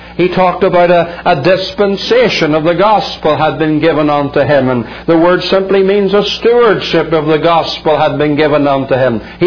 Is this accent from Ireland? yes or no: yes; Ireland; and being an Irishman, I'm no expert in English grammar.